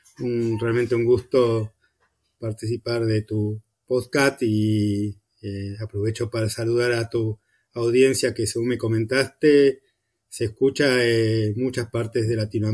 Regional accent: Buenos Aires, Argentina; En mi caso, yo crecí y nací en Buenos Aires, en el barrio Caballito.

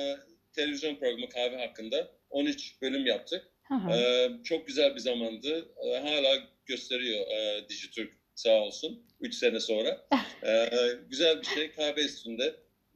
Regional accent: Australia; also born or lived in Istanbul; now in Turkey; Göztepe'de, Fenerbahçe'de doğdum. 7-8 yaşından beri Avustralya'da yaşıyorum.

